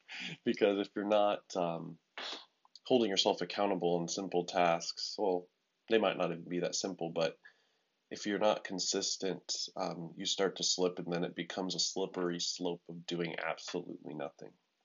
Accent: Pasadena, California, United States; born there; I was born in 1989 in Pasadena, California, in Huntington Memorial Hospital

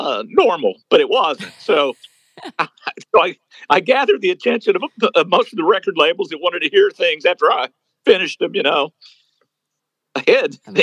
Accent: Louisiana, United States; moved away as an adult; also born or lived in Texas; I was raised in Louisiana. I was born in Texas and moved to Nashville in 1978.

